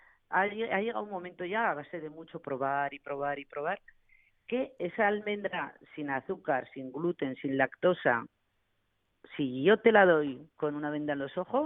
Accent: Tafalla, Navarre, Spain; Sí, ahí en Navarra se hace mucho, yo soy de Tafalla

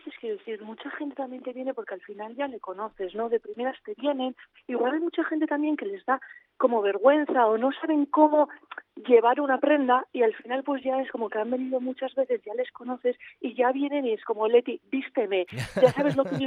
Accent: San Sebastián, Basque Country, Spain; yo soy del Antiguo de toda la vida

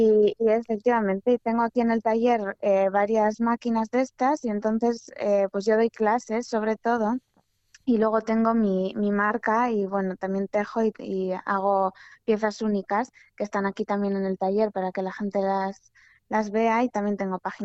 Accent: Barrika, Basque Country, Spain; now in San Sebastián, Spain; Yo soy de Barrica, que es un pueblecito que está cerca de Bilbao.

